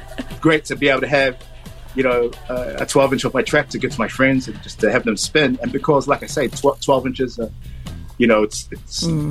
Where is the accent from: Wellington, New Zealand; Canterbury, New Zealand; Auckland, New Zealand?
Auckland, New Zealand; I didn't grow up in South Auckland. Yeah. Love the place. Mm. But I grew up in Central Auckland, Graylin, Ponsonby.